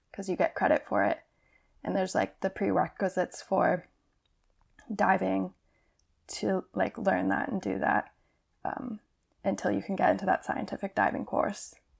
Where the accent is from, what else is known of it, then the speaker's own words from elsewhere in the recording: Colorado, United States; And even though growing up in Colorado, we didn't have the ocean, all of my science classes there were I don't know.